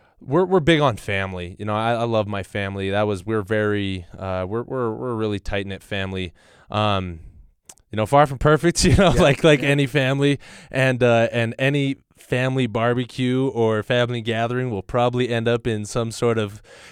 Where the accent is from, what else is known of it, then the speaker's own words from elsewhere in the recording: Payson, United States; I loved growing up in Payson and loved being part of a big family.